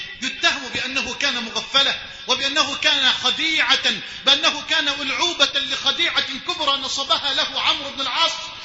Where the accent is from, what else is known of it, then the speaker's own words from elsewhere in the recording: Egypt; بلدنا مصر